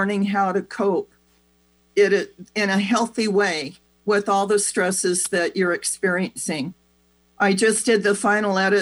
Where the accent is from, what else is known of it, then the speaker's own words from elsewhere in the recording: United States; But one of the kind of the do-it-yourself culture that we grew up with in America, it's this belief that I should know how to take care of myself without help.